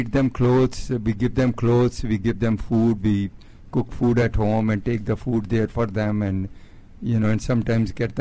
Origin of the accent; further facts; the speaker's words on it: India; moved away as an adult; now in United States; I'm from India.